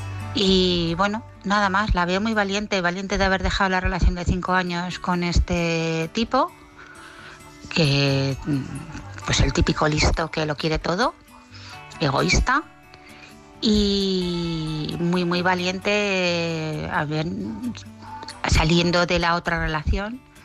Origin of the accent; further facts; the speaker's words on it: Madrid, Community of Madrid, Spain; de Madrid.